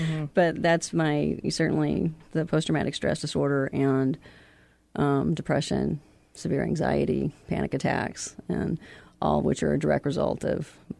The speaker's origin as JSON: {"language": "English", "region": "Kentucky", "country": "United States", "moved": "as an adult", "said": "I'm originally from Kentucky. I don't want to be too cliche and say I'm a … I am. I know, sad. But basically, I left Kentucky when I was 18"}